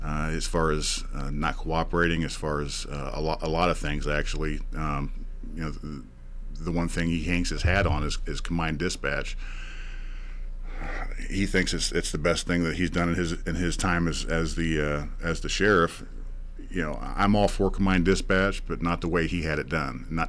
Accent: Marion, United States; I was born and raised in Marion. I was born into a family of first responders.

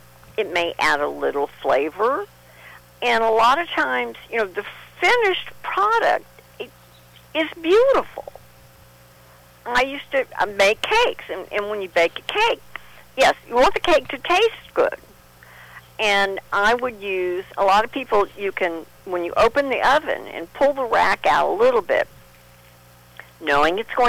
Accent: Texas, United States; I will, as a Texan, I will say you're correct.

